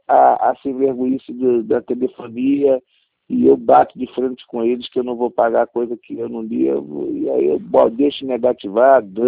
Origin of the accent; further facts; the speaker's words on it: Rio de Janeiro, Brazil; eu sou carioca, sou filho de pernambucano.